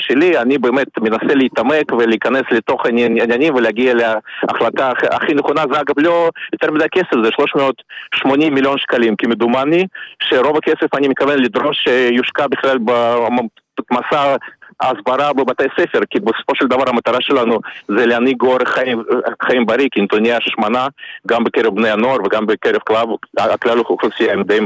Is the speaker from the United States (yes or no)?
no; Siberia, Russia; now in Israel; ראשית, אני באתי מרוסיה הקומוניסטית, אז זה לא דומה.